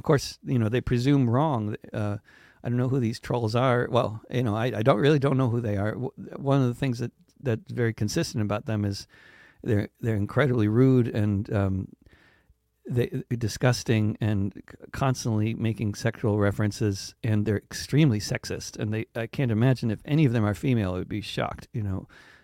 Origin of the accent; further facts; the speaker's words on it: United States; like the one I grew up in here in the United States